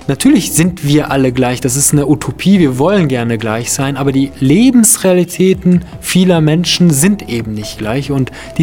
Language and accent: German; Cologne, North Rhine-Westphalia, Germany; ich sage, ich komme aus Köln